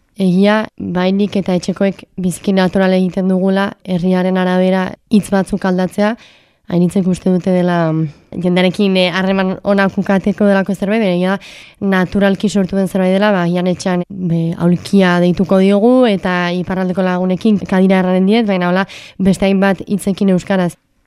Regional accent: Hendaye, Nouvelle-Aquitaine, France; Endaiatik heldu naiz, eta duela hilabete hasi nintzen onpiztu elkartean lanean. 24 urte ditut

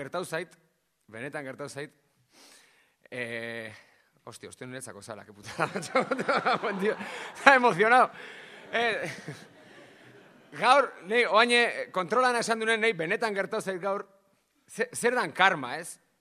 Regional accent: Basque Country, Spain; euskalduna naiz

